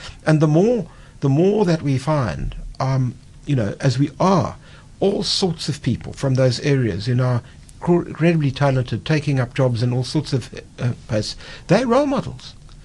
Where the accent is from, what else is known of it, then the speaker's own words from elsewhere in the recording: South Africa; I don't think you can have the sort of meaning as a South African outside South Africa as you can have inside South Africa.